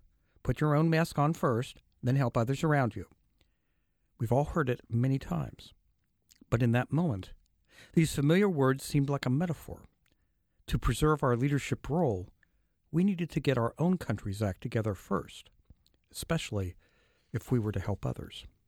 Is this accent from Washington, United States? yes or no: yes; Washington, United States; I was enjoying Thanksgiving break in my hometown on the Columbia River in Washington State